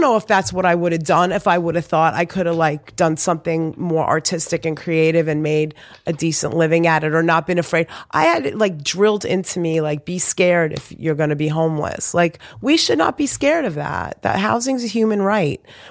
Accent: Queens, New York, United States; also born or lived in East Village / Long Island; I was born in Beth Israel. That's what

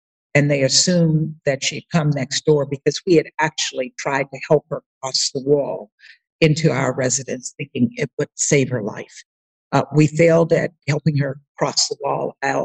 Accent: United States; now in Kenya; I'm not the person you're looking for. I'm an American. I live in Kenya.

